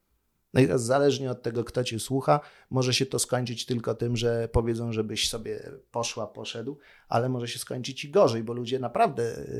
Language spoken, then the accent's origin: Polish; Warsaw, Masovian Voivodeship, Poland; Ale ja się urodziłem i wychowałem na Pradze i to było takie trochę treningowe.